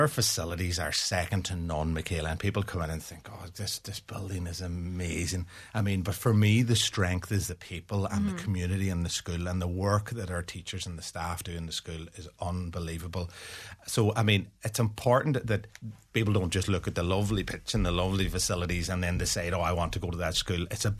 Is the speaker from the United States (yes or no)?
no; Ireland; But I mean, as Irish, we tend to always look for more from that point of view.